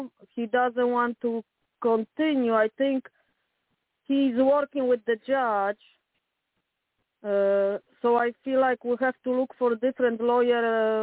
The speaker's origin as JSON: {"language": "English", "country": "Poland", "second_language": "English", "said": "me and my brother, we paid for my mom we're from Poland, so we want to transfer mom's body to Poland."}